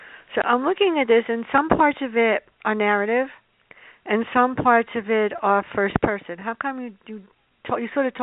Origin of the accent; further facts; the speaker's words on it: Bronx, New York, United States; well, I come from the Bronx, not anymore.